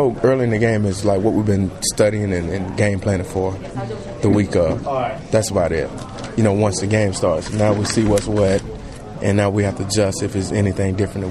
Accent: the South, United States; Nah, that ain't chilly. Yeah. I mean, I'm used to it. I'm from the South.

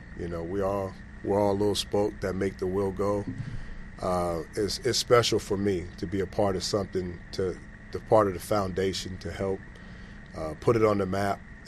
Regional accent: California, United States; I mean, I'm from the West Coast. I'm from California.

